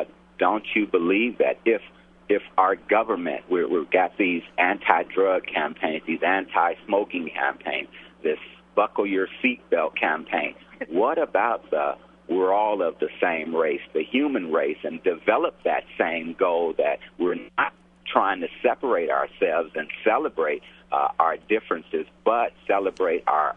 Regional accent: Chicago, Illinois, United States; I grew up in Chicago on the South Side, and I never knew anyone that was not black until I joined the military.

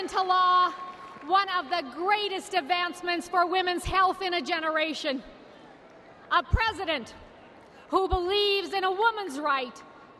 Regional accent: Anaconda, Montana, United States; I grew up in Anaconda, Montana. It is in the heart of the state's mining country. My dad worked at the copper smelter.

